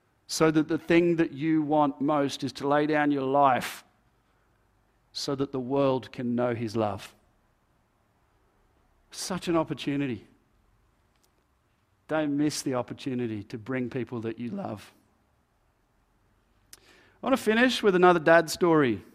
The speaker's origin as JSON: {"language": "English", "town": "Terry Hills", "region": "New South Wales", "country": "Australia", "tie": "born or raised there", "said": "He was busy working on the farm. We grew up in Terry Hills with 9 acres and flowers"}